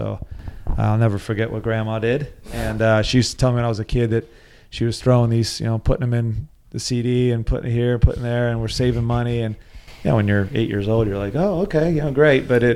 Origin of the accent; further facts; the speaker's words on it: Lancaster, Pennsylvania, United States; I grew up in Lancaster, Pennsylvania.